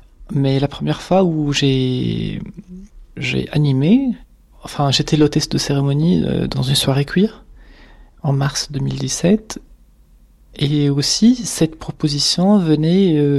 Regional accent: Tunisia; moved away as an adult; now in Paris, France; j'ai 39 ans. Actuellement, j'habite à Paris depuis 9 mois et je viens de la Tunisie.

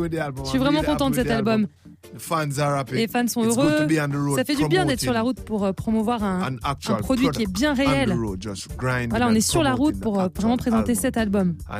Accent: Jamaica; Et je viens de Sherlock Crescent, c'est en Jamaïque.

